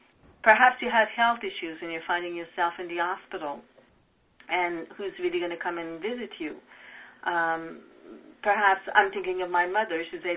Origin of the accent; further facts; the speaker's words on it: Montreal, Quebec, Canada; English is a second language; I come from Montreal, Quebec. And as a good Quebecer, you know, the Christmas holidays was partying, dancing